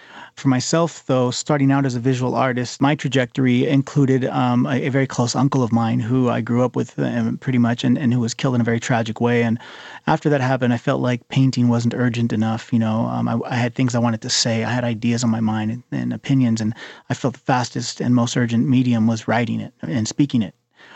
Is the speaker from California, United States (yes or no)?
yes; California, United States; You know, as a young child growing up in the San Joaquin Valley, the family of migrant farm workers